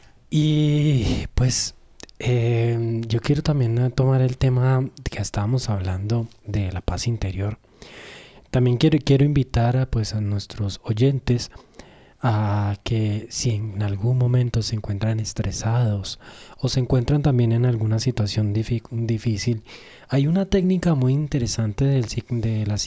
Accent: Armenia, Quindío, Colombia; also born or lived in Bogotá; Yo nací en Bogotá, sin embargo, yo me crié en la zona cafetera de Armenia.

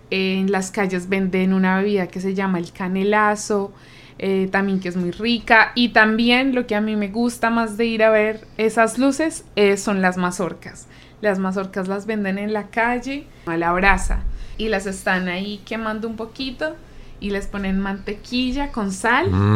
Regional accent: Bogotá, Colombia; Por ejemplo, en Bogotá, yo soy de Bogotá

